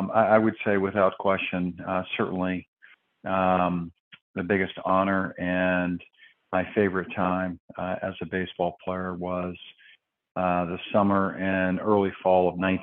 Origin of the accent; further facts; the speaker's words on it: Richmond, Virginia, United States; I grew up in Richmond, Virginia, where I went to high school at J.R. Tucker.